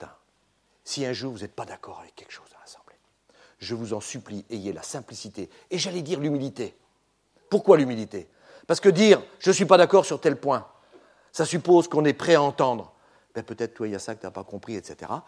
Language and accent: French; Centre-Val de Loire, France; moi, je viens de la Beauce, alors, quand on passe en avion, on voit encore les traces.